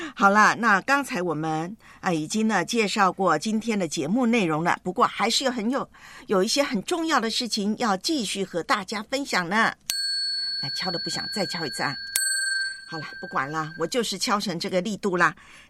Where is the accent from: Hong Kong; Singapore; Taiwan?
Taiwan; 在我的老家台湾呢